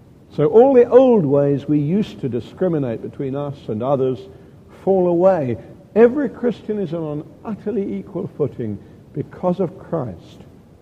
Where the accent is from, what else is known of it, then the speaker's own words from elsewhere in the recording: United Kingdom; It's not that I stopped being British or proud of Britain's achievements or wanting to see Britain prosper.